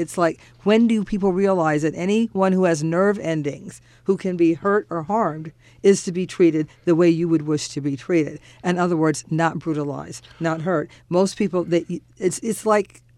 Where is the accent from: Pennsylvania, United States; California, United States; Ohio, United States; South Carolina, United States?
Ohio, United States; Right, I was going to say, my home state.